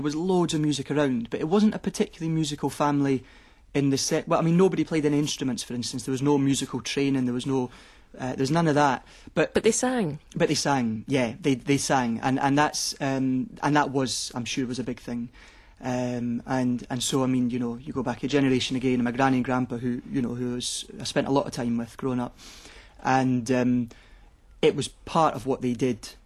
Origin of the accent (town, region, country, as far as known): Edinburgh, Scotland, United Kingdom; born or raised there